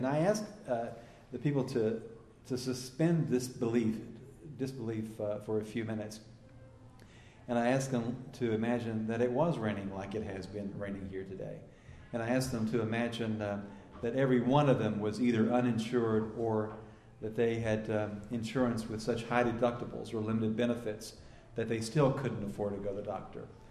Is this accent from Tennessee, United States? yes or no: yes; Tennessee, United States; ranging from stories in my hometown newspaper in Tennessee to Time magazine.